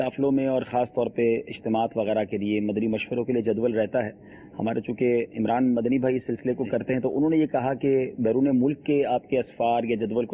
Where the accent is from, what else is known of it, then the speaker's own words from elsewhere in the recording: Karachi, Sindh, Pakistan; ہم لوگ بیمن لوگ ہیں, ہم کراچی میں ہی پیدا ہوئے, ہمارا خاندان بھی یہی ہے, کسی اور شہر میں بھی نہیں ہے.